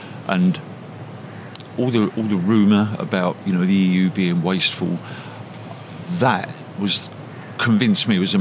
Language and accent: English; London, United Kingdom; now in Leicester, United Kingdom; I'm a Londoner, you can probably tell, but that was in Leicester. Had my family here.